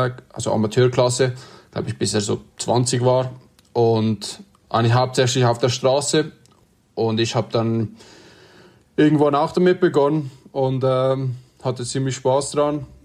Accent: Switzerland

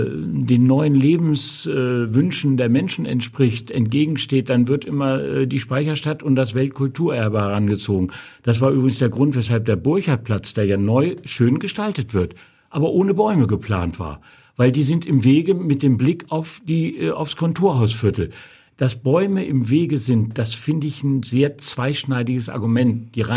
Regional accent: Hanover, Lower Saxony, Germany; Und wir haben als Hannoveraner, ist man wirklich historisch mit ja gewachsen und stolz drauf.

